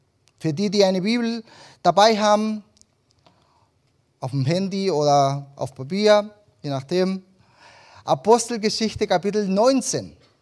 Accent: Chile; Wir sind als Familie seit 2017 in Chile. Ich komme ursprünglich aus Chile. Ich bin in Chile geboren und aufgewachsen

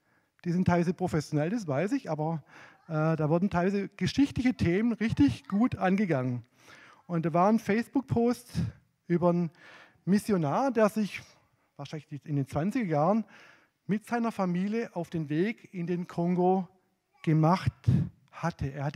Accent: Baden-Württemberg, Germany; Ich komme ja aus dem Heckengäu bei Herrenberg und da gibt es viele Obstbäume.

